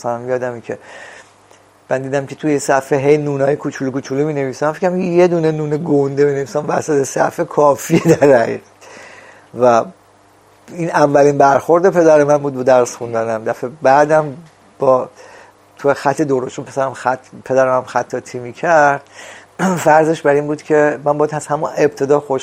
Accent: Semnan, Iran; born there; در سال 1334 در شهر سمنان به دنیا اومدم.

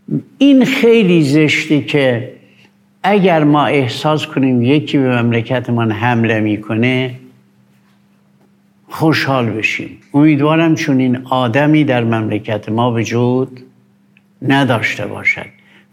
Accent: Iran; ما ایرانی هستیم، انتظار داریم این کشور مادر ما باشه

